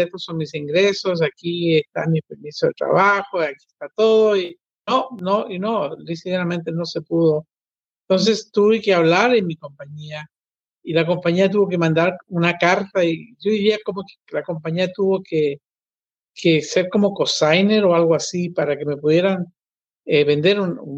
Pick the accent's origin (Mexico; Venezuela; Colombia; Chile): Chile; moved away as an adult; now in United States; yo llegué a Estados Unidos trabajando para una compañía americana. Yo trabajaba en mi país, en Chile